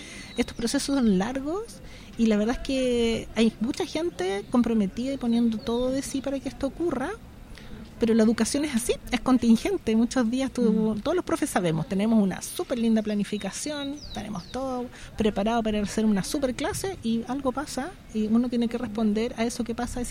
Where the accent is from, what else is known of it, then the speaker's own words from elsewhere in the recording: Chile; para nosotros como chilenos es como tan normal